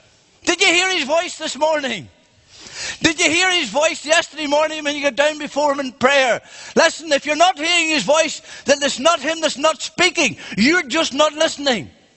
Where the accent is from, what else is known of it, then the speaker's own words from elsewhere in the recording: Monaghan, County Monaghan, Ireland; I was in Monaghan yesterday in my hometown